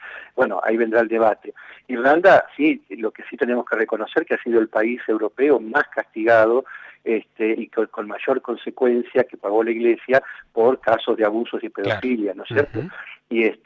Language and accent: Spanish; Argentina; Y yo ya no te lo digo como obispo y como católico, te lo digo como argentino.